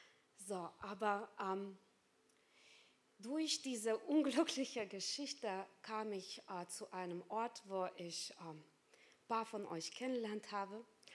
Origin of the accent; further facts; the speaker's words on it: Lithuania; moved away as an adult; now in Germany; Ich komme aus Litauen